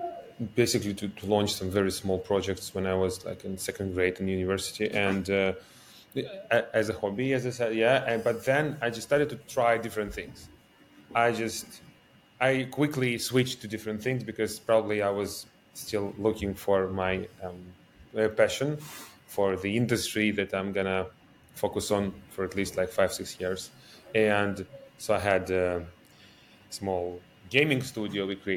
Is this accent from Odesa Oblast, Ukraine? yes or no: yes; Odesa, Odesa Oblast, Ukraine; English is a second language; now in New York, United States; I'm originally from Ukraine, from Odessa. I moved to New York like 18 months ago, beginning of last year. But I've been living between Ukraine and the US for quite a long time, maybe for the last 12 years